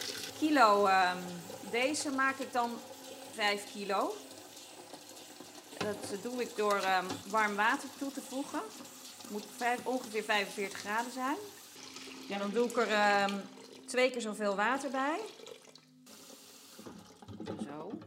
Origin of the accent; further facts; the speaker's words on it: Nijmegen, Gelderland, Netherlands; Ik kom uit Nijmegen oorspronkelijk